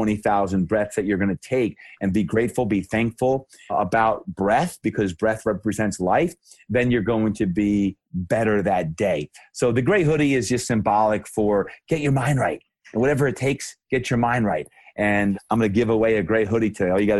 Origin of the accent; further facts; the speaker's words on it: New Jersey, United States; I'm from New Jersey originally, and the epicenter of Hurricane Sandy hit my hometown and obliterated homes and businesses.